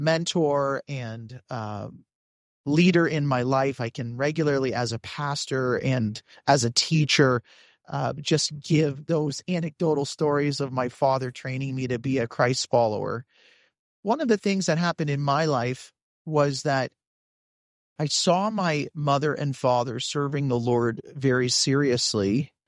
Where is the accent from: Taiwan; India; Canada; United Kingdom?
Canada; now in United States; I grew up in the Fellowship of Evangelical Baptist Churches in Canada, which is a broadly, it's a mixture. It would kind of be the equivalent of the SBC here in the U.S.